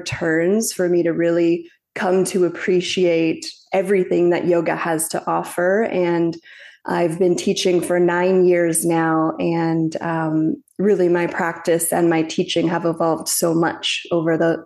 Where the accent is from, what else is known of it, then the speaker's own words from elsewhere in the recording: British Columbia, Canada; So I grew up in Canada, in a small town outside of Vancouver.